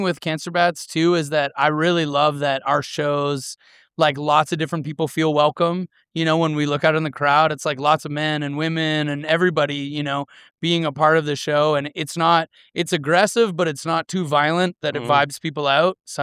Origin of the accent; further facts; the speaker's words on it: Canada; Yeah, we've got no choice. We're Canadian.